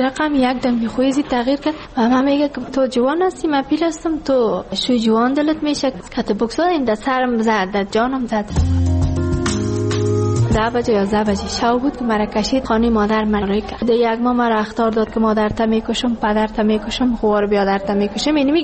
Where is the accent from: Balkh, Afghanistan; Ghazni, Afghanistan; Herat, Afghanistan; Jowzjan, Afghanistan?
Ghazni, Afghanistan; now in Kabul, Afghanistan; خوب بود. شکر خدا ناشکری نمیکردم. که ما کابل آمدیم. از غزنی هستیم.